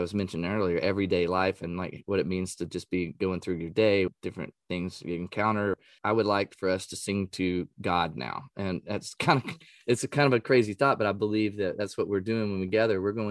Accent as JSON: {"language": "English", "region": "Texas", "country": "United States", "tie": "born or raised there", "said": "I grew up in East Texas"}